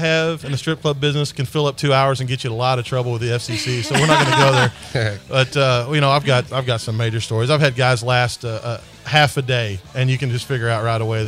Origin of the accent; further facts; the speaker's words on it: Fort Worth, Texas, United States; And that's why I like Fort Worth. This is my hometown, and this is why I chose to come back to Fort Worth to do this.